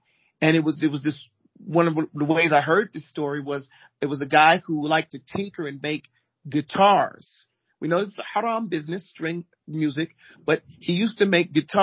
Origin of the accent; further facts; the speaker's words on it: Brooklyn, New York, United States; One of the benefits of growing up in Brooklyn. You know, a lot of you know, Yiddish and Brooklyn wisdom.